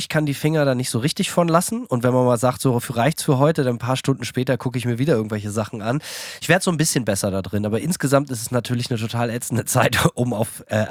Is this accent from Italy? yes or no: no; United States; Es ist halt einfach so, ich bin Amerikaner.